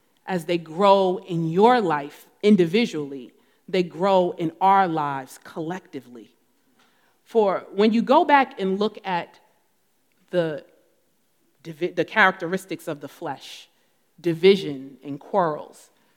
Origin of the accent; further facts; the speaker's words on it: Newark, New Jersey, United States; I'm from Newark, New Jersey. That's the city. I don't like a whole bunch of grass and being outside.